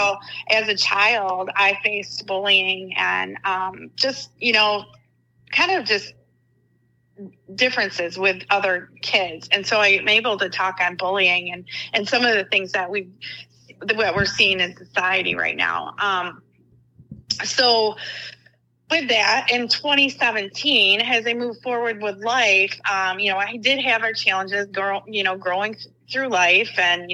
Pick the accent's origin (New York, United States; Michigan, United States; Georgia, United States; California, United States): Michigan, United States; Grand Rapids; So, so I grew up in the Grand Rapids area, had one brother, great mom and dad